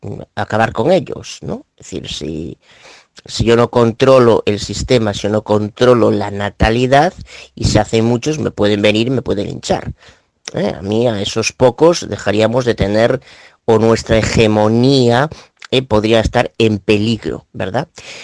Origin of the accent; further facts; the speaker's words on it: Vigo, Galicia, Spain; Yo soy gallego, aquí de Vigo.